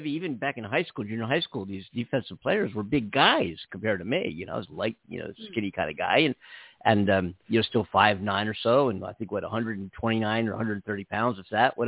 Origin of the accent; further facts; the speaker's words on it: Philadelphia, Pennsylvania, United States; I'm from Philadelphia. And I'm big time Eagles fan.